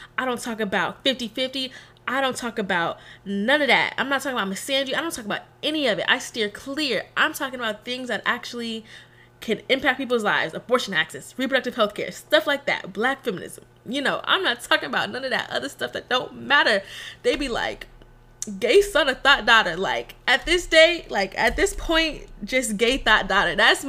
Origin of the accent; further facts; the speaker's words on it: Texas, United States; but y'all know I'm from Texas. I rep Texas till the day I die. Very much a Texas girl through and through.